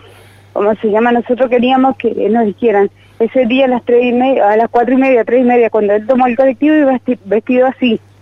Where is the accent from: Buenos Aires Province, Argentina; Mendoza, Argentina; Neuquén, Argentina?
Neuquén, Argentina; yo soy de Neuquén, el Rincón.